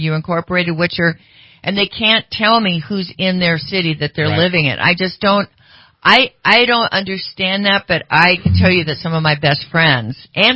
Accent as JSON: {"language": "English", "town": "Sacramento", "region": "California", "country": "United States", "tie": "born or raised there", "said": "I know going back from the time I grew up in Sacramento, I was like in student government."}